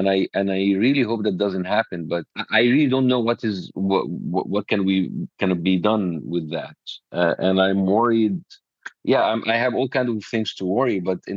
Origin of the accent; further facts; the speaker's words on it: United States; So as an American Jewish person, now I have to choose between my loyalty to Israel and my loyalty to my home, my home country, America.